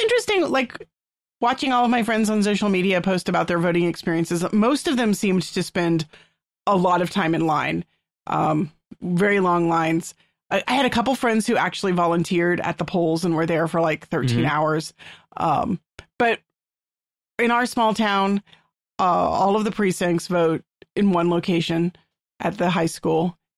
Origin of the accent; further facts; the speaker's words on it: Texas, United States; It's the kind of cornbread I had growing up in Texas.